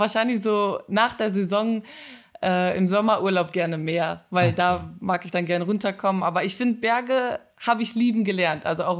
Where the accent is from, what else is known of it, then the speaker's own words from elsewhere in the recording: Cologne, North Rhine-Westphalia, Germany; ich komme aus Köln und da gibt es ja den Köln-Marathon